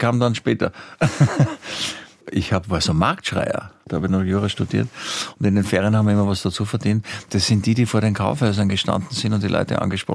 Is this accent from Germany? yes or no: no; Vienna, Austria; Bin als Wiener auch sehr bequem.